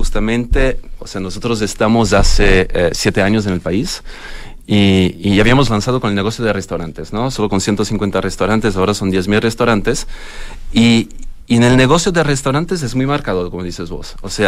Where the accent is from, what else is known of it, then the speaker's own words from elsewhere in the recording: Italy; Spanish is a second language; now in Chile; Soy italiano.